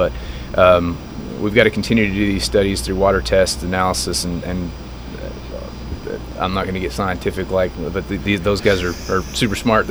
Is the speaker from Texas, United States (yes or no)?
yes; Texas, United States; I'm from West Texas, and when I moved here